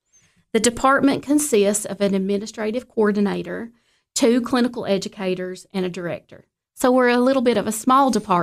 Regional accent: Smithville, Tennessee, United States; I was born and raised in Smithville, Tennessee.

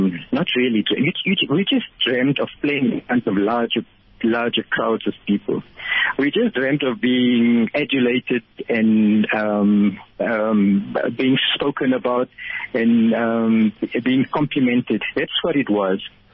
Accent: Vereeniging, Gauteng, South Africa; We grew up in Vereeniging.

